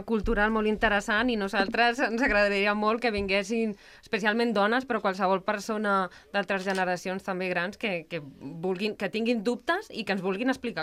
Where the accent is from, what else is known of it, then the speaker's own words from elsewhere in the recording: Sabadell, Catalonia, Spain; jo sóc de Sabadell, fa uns anys que visc a Castellà